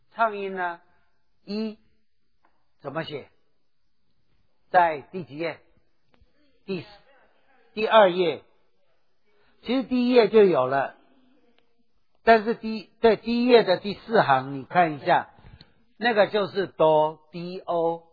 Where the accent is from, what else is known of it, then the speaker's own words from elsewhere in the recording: China; 我们中国人在座有多少人会简谱？